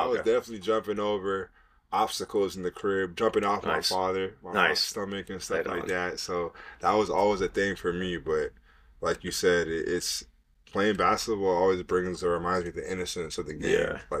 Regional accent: Canada; thinking that I'm soft because I'm from Canada

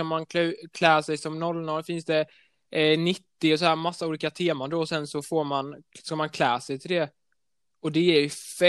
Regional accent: Sweden; born there; Ja, och jag är ju född i Sverige, men min mamma är från Uruguay i Sydamerika, så jag pratar spanska med min familj.

